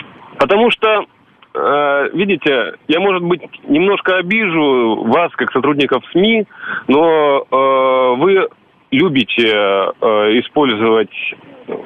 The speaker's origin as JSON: {"language": "Russian", "region": "Moscow", "country": "Russia", "said": "Я доктор из Москвы."}